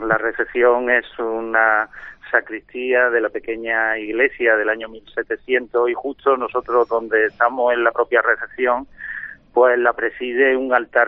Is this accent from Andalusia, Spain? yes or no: yes; Córdoba, Andalusia, Spain; Sí, soy de Córdoba, sí.